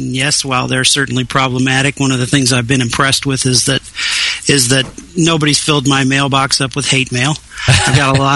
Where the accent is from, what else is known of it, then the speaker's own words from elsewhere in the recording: Kansas City, United States; Well, I'm from Kansas City. I'm the president of the Kansas City Beermeisters Club.